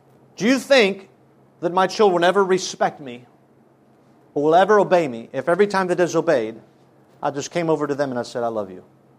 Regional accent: France; You know, when I grew up in France, and I went through the public school system

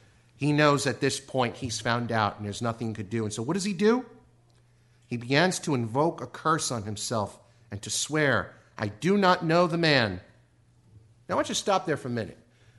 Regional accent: New York, United States; accent: New York; I tell you, no matter where I go in this country, everybody knows I'm from New York. I can't seem to conceal that no matter where I go.

